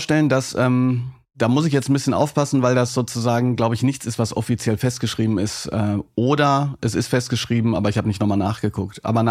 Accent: Hagen, North Rhine-Westphalia, Germany; Und ich bin in Hagen groß geworden.

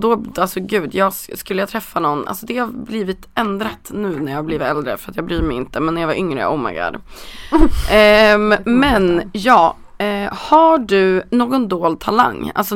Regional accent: Östersund, Jämtland County, Sweden; jag är från Östersund

